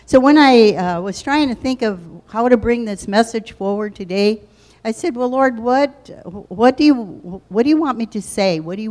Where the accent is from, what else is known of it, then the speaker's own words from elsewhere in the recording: Chicago, Illinois, United States; I was born and raised in Chicago, as I told you, with two wonderful brothers. I attended Catholic school and church on a regular basis.